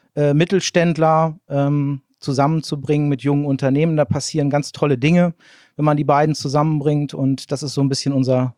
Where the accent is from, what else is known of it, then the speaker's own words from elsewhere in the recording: Leer, Lower Saxony, Germany; Ich bin selber auch Ostfriese, gebürtiger Leraner und bin jetzt mittlerweile, muss ich mal kurz überlegen, seit sieben Jahren mittlerweile auch schon wieder im Emsland gelandet